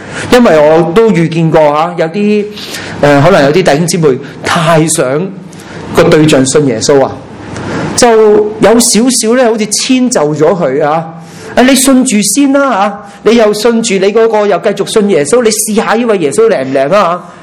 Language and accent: Cantonese; China; 佢哋有种观念啊，同我哋中国人真系几似嘅